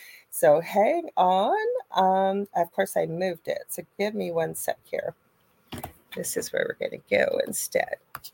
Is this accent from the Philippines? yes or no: no; Canada; I'm a Canadian psychic medium.